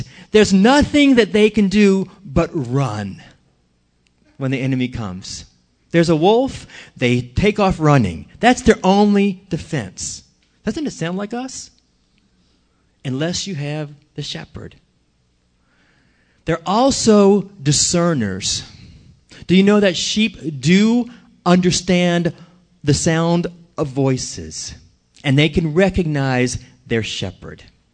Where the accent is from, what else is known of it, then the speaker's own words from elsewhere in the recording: New Orleans, Louisiana, United States; And, of course, I am from New Orleans, and I was nowhere ever near farm animals until I was a teenager.